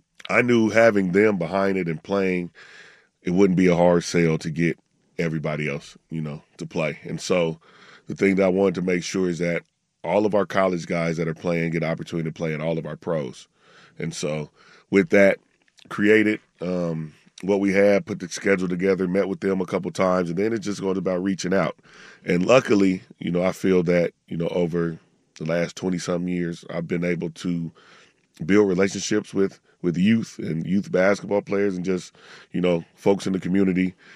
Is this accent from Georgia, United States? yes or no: no; Portland, Oregon, United States; And, you know, I grew up and played in the Pro-Am.